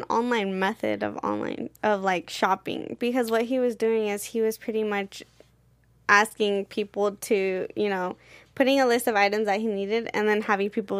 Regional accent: San Diego, California, United States; But I was originally a San Diego Chargers fan because I am born and raised in San Diego.

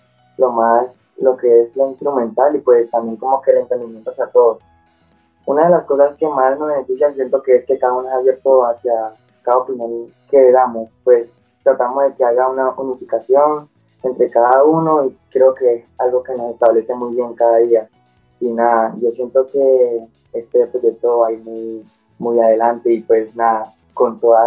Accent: Cali, Valle del Cauca, Colombia; also born or lived in Venezuela; pues soy de Venezuela. Ahorita pues me crié en Cali, pues más o menos

